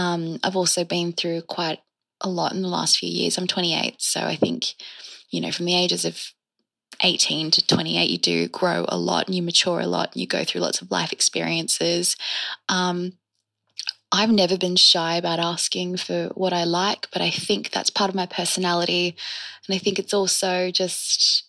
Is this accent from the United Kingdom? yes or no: no; Australia; I'm from Australia.